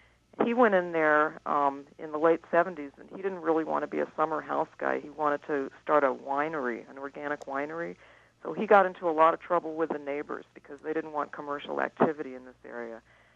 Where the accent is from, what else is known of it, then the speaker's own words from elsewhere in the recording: Texas, United States; And I grew up in Texas and went to public school.